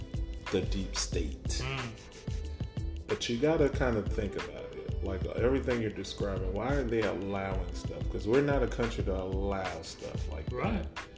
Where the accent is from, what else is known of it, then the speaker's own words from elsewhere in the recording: United States; it's very frustrating as an American, especially as a veteran.